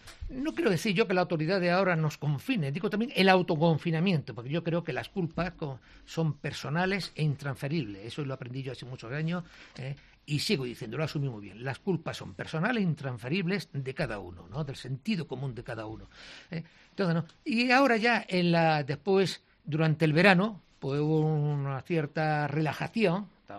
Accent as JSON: {"language": "Spanish", "town": "Granada", "region": "Andalusia", "country": "Spain", "tie": "born or raised there", "said": "somos granadinos, nos conocemos, hemos estado aquí toda la vida"}